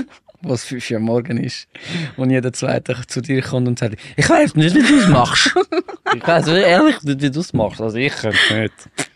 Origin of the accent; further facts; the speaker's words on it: Switzerland; Ich bin Schweizer